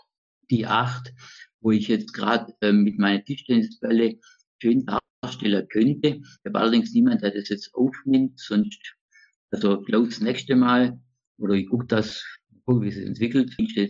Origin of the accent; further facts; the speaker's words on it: Germany; now in Austria; Deutschland, das ist immer so mein Land, wo meine Heimat hier auch lieb ist. Aber so hier in Tirol fühle ich mich recht wohl. Es kann so sein, dass ich das sesshaft werde.